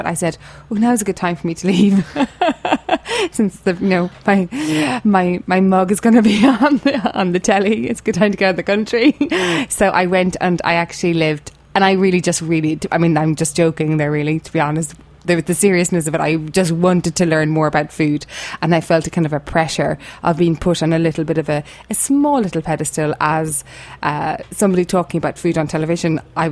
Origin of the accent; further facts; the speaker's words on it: Cork, Munster, Ireland; born there; I was born in Cork, which is in the south of Ireland, which would, I guess, would be kind of like the California of Ireland, in that it's a big food hub there.